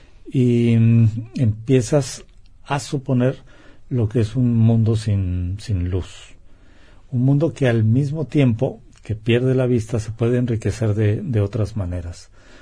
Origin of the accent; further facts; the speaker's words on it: Mexico; esto que a la distancia y como mexicano lo pude ver